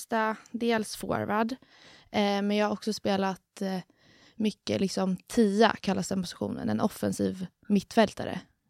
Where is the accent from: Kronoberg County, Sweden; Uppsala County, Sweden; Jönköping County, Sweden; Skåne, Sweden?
Uppsala County, Sweden; Alsike; Jag är 18 år, fyller 19 nu i mars. Jag kommer från Alsike här i Knivsta